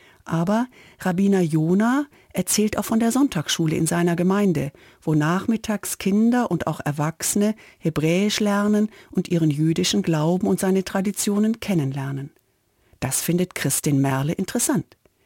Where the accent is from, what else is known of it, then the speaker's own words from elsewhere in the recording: Oldenburg, Lower Saxony, Germany; In der Pogromnacht des 9. November 1938 brannte in meiner Heimatstadt Oldenburg die Synagoge.